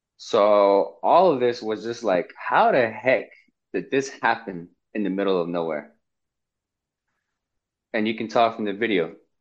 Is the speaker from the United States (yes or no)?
yes; New Mexico, United States; I'm from the Navajo Nation, and that's Arletta.